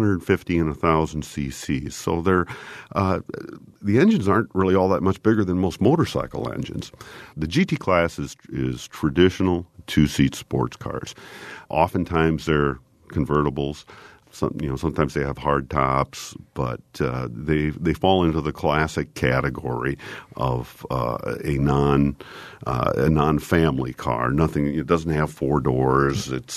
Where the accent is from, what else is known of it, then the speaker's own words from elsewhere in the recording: Cedar Rapids, Iowa, United States; I remember when I was growing up in Cedar Rapids, Iowa, there was a car show at what was at the time called the Lindale Plaza.